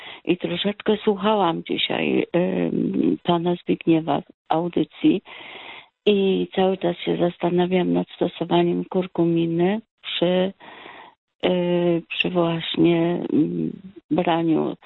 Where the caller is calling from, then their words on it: Poznań, Greater Poland Voivodeship, Poland; ja z Poznania dzwonię.